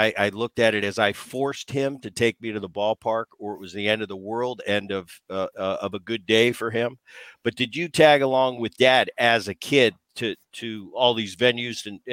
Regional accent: Philadelphia, Pennsylvania, United States; moved away; also born or lived in Anaheim; I grew up in Philadelphia around Veterans Stadium, later moved. My dad got traded to the Angels, so I was running around Anaheim Stadium for years.

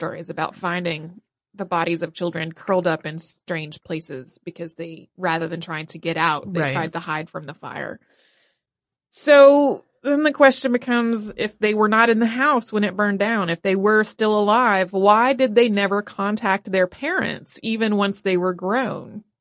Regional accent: Australia; I must admit that as an Australian, I almost couldn't bear to listen to anything more on Gallipoli

